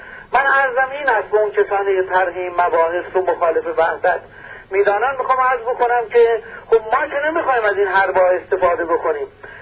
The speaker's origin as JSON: {"language": "Persian", "country": "Iran", "said": "ما ایرانی هستیم، شیعه باشیم، سنی باشیم، زرتشتی باشیم، عرق ملی داریم، وطنمون رو دوست داریم"}